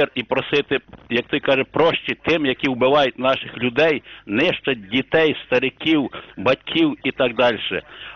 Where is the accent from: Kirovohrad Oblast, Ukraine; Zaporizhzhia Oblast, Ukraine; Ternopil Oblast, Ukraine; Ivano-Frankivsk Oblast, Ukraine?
Ternopil Oblast, Ukraine; бо я сам з Тернопільщини родом